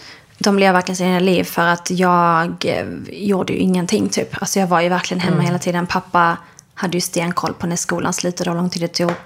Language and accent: Swedish; Skåne, Sweden; dels är jag uppväxt då i Skåne där det inte var så mycket andra sådana familjer där vi växte upp. Och jag hade ingen sån kontakt med släktingar i Irak.